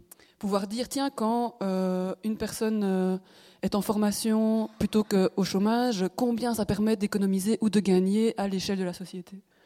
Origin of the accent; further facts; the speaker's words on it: Liège, Wallonia, Belgium; je ne sais pas si c'est parce que je suis liégeoise